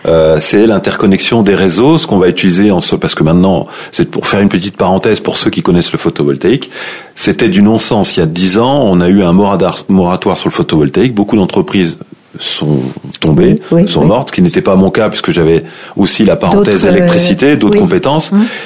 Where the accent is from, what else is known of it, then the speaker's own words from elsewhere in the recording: Grand Est, France; puisque moi je viens de l'Est, je suis vosgien